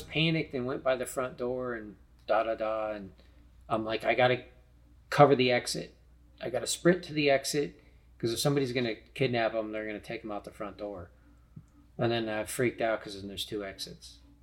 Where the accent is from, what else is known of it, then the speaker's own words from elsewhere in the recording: Miami, Florida, United States; So I grew up in Miami. So wasn't Adam Walsh in Miami or yes.